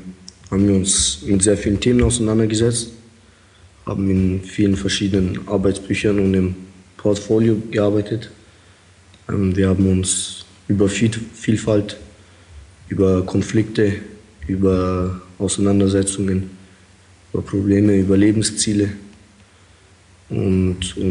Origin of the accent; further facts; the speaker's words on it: Germany; also born or lived in Kazakhstan; Ja, ich bin ja nicht in Deutschland geboren, ich bin in Kasachstan geboren. Ich bin 1994, 1995 nach Deutschland gekommen mit meiner Familie. Ich bin hier aufgewachsen, aber eher so nach russischen Sitten.